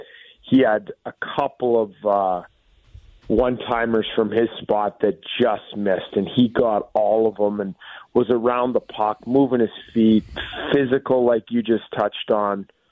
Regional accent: Canada; I loved Halloween growing up in Canada.

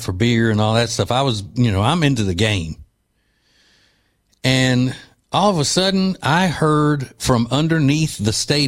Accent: Louisiana, United States; I'm an LSU person because I grew up in Louisiana.

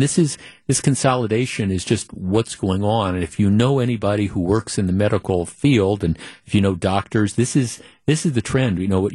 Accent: Glendale, Wisconsin, United States; I grew up very close to Cardinal Stritch. I grew up in Glendale. I lived like three or four blocks away from Nicolet High School.

